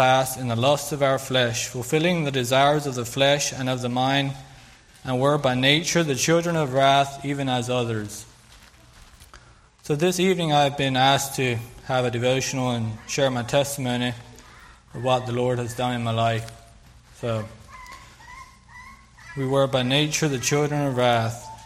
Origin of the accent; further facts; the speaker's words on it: Pennsylvania, United States; born there; So I was born, and … My wife is Sarah, and we have two children. I was born in Lancaster County, Pennsylvania. I have five brothers and five sisters.